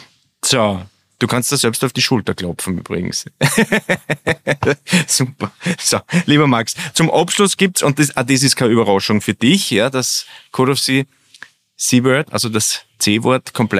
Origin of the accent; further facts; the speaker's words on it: Austria; bei uns in Österreich